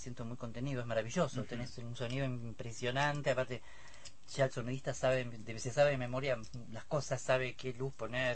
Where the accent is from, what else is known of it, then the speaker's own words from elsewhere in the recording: La Plata, Buenos Aires Province, Argentina; born there; lo llevo por mi barrio, que es, sí, donde yo nací